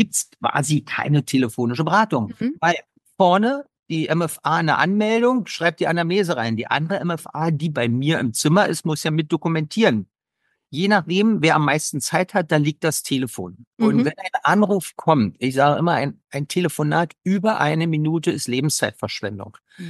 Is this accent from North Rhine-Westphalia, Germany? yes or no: no; Berlin, Germany; Ich komme aus Berlin.